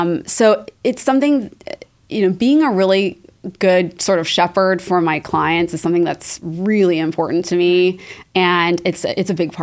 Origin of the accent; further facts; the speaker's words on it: Texas, United States; Actually, you know, growing up in Texas, you learn Spanish.